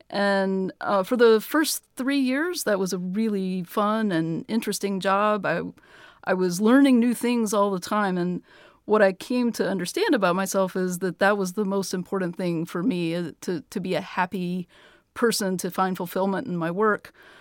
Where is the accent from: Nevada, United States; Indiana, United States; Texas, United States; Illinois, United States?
Texas, United States; So I grew up in Texas in the Dallas-Fort Worth area, and I went to undergraduate school there.